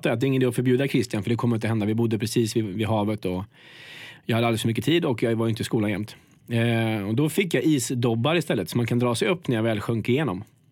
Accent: Fjällbacka, Västra Götaland County, Sweden; Du, jag är från Fjällbacka, norra Bohuslän.

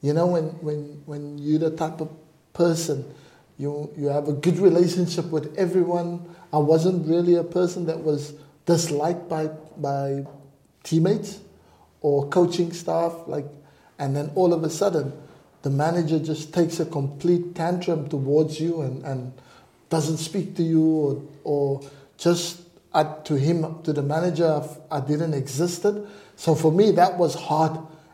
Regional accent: Scotland, United Kingdom; I'm like a Scotsman. Scotsman never changes roots.

